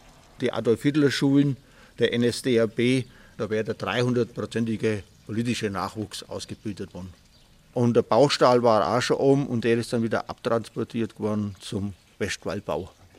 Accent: Oberschwaningen, Baden-Württemberg, Germany; Ich bin also nicht in Ehingen aufgewachsen, sondern in Oberschwaningen, in einer kleinen Dorfgastwirtschaft. 45 geboren

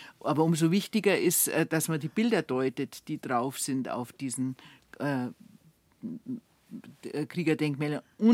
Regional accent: Bavaria, Germany; ich habe in Murnau sowieso, aber auch da, wo ich aufgewachsen bin, im Oberland

